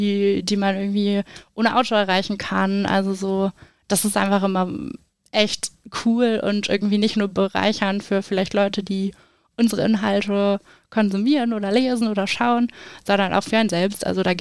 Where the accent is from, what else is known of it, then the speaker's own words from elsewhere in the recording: Mecklenburg-Vorpommern, Germany; now in Thuringia, Germany; Ich komme selbst nicht aus Thüringen, ich bin aus Mecklenburg-Vorpommern, kleines Nordlicht